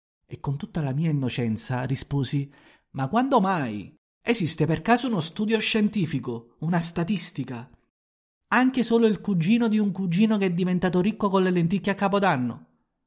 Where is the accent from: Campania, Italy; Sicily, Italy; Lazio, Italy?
Campania, Italy; Naples; abitando lontano dalla mia città, come potete sentire, ho perso completamente il mio accento, e un po' per il mio spessore internazionale. Ma a me piace ricordarlo. Sono un figlio orgoglioso di Napoli, forgiato in provincia e ora fiero ambasciatore partenopeo a Milano